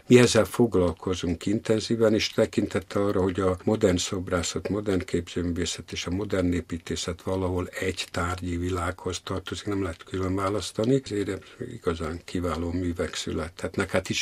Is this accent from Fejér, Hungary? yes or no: yes; Székesfehérvár, Fejér, Hungary; Székesfehérváron nőttem fel 45-ig gyerekkoromban